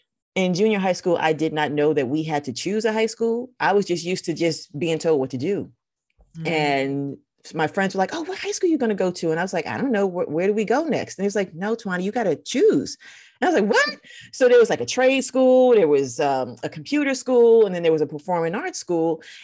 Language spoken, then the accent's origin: English; New York City, New York, United States; I was born and raised in, I was born in the South Bronx.